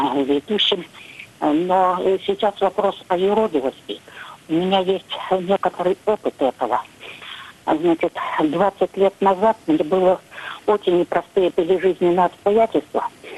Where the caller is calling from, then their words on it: Kaluga Oblast, Russia; Я звоню из Калужской области.